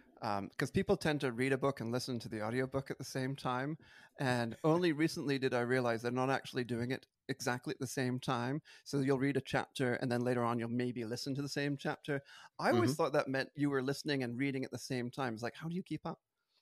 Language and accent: English; United Kingdom; now in Canada; I'm a Brit, so you know we it's just breakfast.